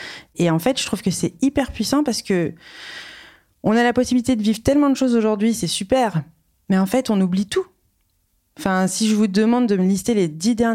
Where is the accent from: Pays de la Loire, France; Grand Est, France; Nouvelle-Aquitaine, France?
Grand Est, France; Reims; born there; je suis née à Reims, si vous voulez tout savoir